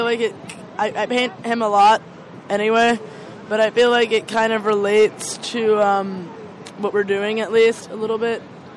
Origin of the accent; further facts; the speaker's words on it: Brooklyn, New York, United States; I'm from Brooklyn.